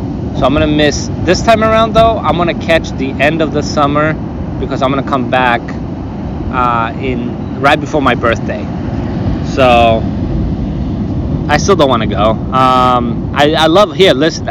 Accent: Germany; English is a second language; Yeah, I'm from Germany, So you must excuse my language. My language is not so good.

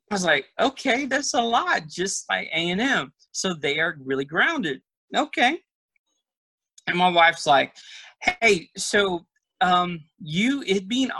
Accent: Texas, United States; I'm coming from from Texas. I'm a native Texan. I'm an Aggie fan.

